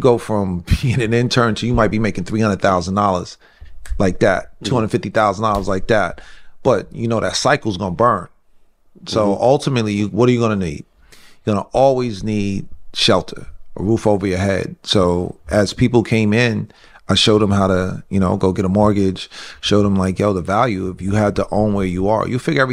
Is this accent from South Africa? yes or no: no; White Plains, New York, United States; So the first thing for me with real estate is we grew up here in White Plains in a 5-family house.